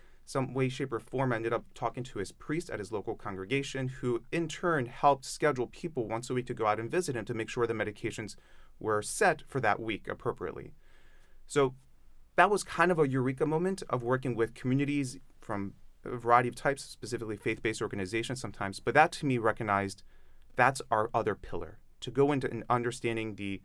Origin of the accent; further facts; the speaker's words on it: Maryland, United States; I grew up in the Greektown, Hollandtown area.